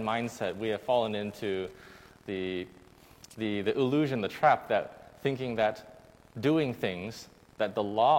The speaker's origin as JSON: {"language": "English", "country": "United States", "tie": "born or raised there", "said": "Even though, like, us growing up in America, it's a Western culture, which the idea of receiving gifts is taken a little bit differently, but the Asian influence is so strong"}